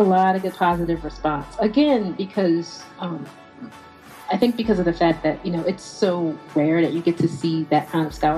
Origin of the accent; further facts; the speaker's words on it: Philadelphia, Pennsylvania, United States; So yeah, since it was in Philly, and I'm from Philadelphia, so my mom was there